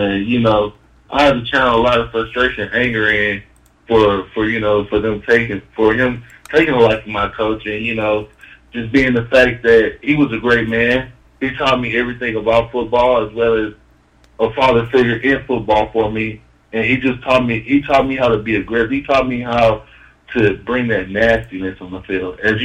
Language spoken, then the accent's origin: English; Houston, Texas, United States; That's where I'm originally from. I'm from Houston, Texas.